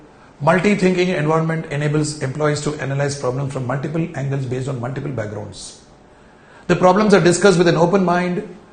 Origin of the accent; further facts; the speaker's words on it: India; When I, as an Indian, is interacting with a, let's say, a Japanese